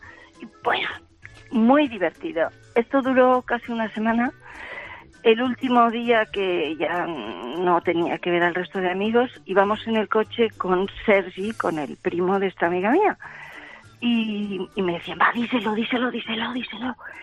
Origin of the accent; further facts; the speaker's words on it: Île-de-France, France; Spanish is a second language; Francesa, sí, pero de cerca de París.